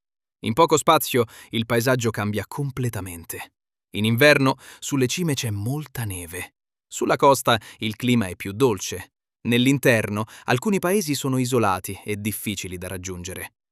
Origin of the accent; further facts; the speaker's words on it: L'Aquila, Abruzzo, Italy; Un aquilano come me non parla esattamente come un pescarese.